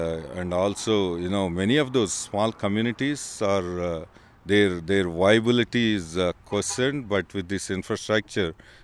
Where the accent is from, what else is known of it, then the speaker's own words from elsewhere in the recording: Calgary, Alberta, Canada; as well as in my hometown of Calgary.